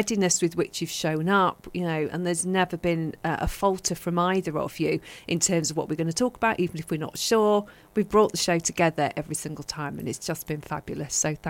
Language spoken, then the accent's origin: English; Manchester, North West England, United Kingdom; I think, why? I'm a girl from Manchester, you know.